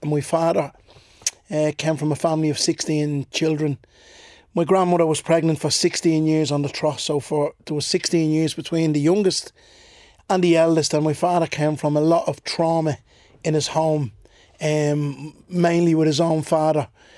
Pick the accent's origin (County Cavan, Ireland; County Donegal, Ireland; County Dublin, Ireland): County Dublin, Ireland; Ballymun; So most of my childhood was spent growing up in Ballymun. Came from a small family.